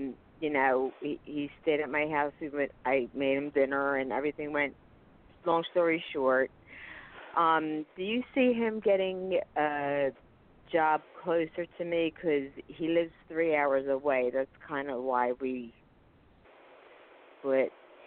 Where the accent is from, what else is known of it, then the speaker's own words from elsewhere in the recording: Pennsylvania, United States; from Pennsylvania.